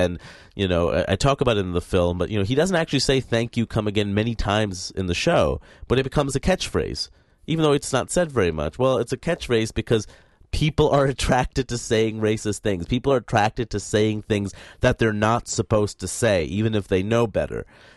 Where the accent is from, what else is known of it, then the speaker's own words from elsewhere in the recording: Queens, New York, United States; also born or lived in Maine; But, you know, I grew up in Queens, New York. I was sheltered in diversity, which I didn't realize until I went to college in Maine, which is very different.